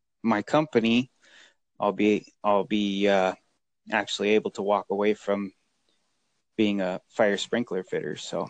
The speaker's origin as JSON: {"language": "English", "town": "South Tucson", "region": "Arizona", "country": "United States", "tie": "born or raised there", "said": "I grew up in South Tucson, Arizona. Been quite a few places."}